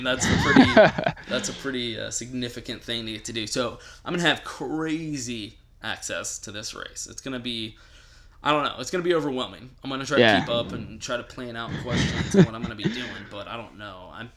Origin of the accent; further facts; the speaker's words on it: Raleigh, North Carolina, United States; born there; Yeah, most of my family's from there. Yeah, that's like almost all my grandparents live there.